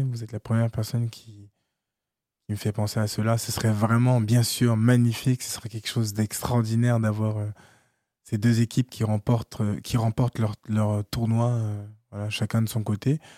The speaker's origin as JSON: {"language": "French", "town": "Rosny-sous-Bois", "region": "Île-de-France", "country": "France", "said": "Absolument, c'est ça. Donc, j'interviens beaucoup dans les écoles, je suis beaucoup sollicité lorsqu'il y a des événements faits dans le département"}